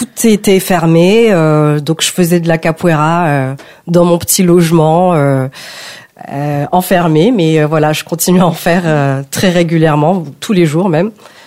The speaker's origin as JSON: {"language": "French", "country": "Madagascar", "lives_now": "Argenteuil, France", "said": "Donc je ne suis pas brésilienne, moi je suis originaire de Madagascar. Et donc je suis à Argenteuil depuis 2 ans."}